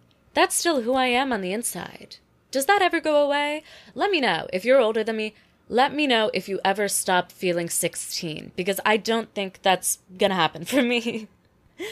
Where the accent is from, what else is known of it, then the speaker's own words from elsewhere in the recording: the South, United States; I grew up in the South, so people I went to high school with were getting married like the week after graduation.